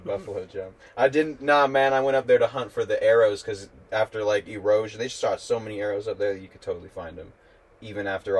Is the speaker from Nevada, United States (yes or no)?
yes; Carson City, Nevada, United States; also born or lived in Ely, Nevada; Dude, I grew up here in Carson.